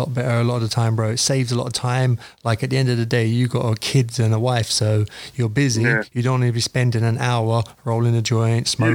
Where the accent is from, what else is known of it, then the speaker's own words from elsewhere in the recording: London, United Kingdom; I survived growing up in Northwest London.